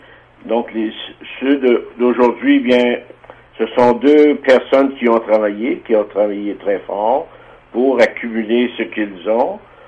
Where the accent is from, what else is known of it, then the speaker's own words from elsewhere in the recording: Moffet, Quebec, Canada; je suis originaire de Moffett, de Témiscamingue, québécois. Et j'ai fait mes études au séminaire Saint-Michel de Rouyn-Noranda, puis un an aussi au cégep de Rouyn-Noranda, même endroit.